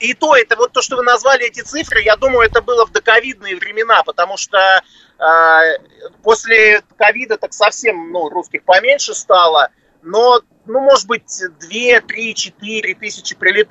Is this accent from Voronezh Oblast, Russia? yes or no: no; Moscow, Russia; now in Mauritius; я сам из Москвы, и мы когда уезжали из Москвы, сюда переехали жить